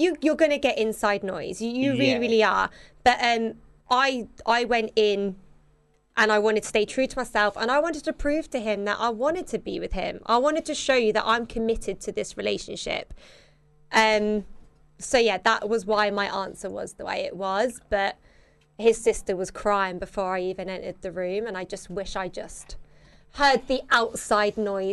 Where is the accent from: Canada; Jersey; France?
Jersey; I'm from Jersey.